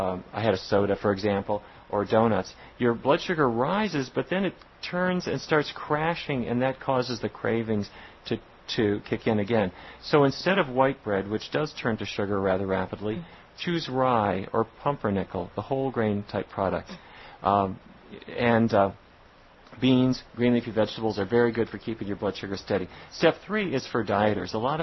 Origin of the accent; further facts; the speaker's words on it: North Dakota, United States; a kid growing up in North Dakota. My mom would take that grease.